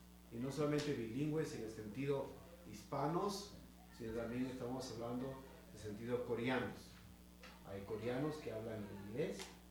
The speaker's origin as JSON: {"language": "Spanish", "country": "Peru", "moved": "yes", "said": "Así que ese es Perú, vengo de Perú. Ya tengo bastante que contar en mi país. Así que en el 82, recuerden bien, fue la que emigramos a este país."}